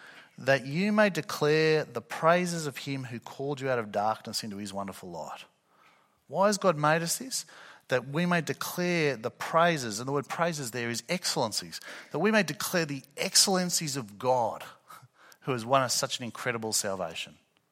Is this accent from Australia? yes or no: yes; Australia; I may be an Australian, but I'm not first and foremost an Australian. I'm first and foremost a Christian.